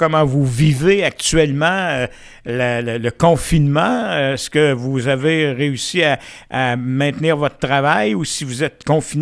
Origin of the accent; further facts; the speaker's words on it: Quebec, Canada; on ne voudrait pas avoir à vivre ça chez nous au Québec.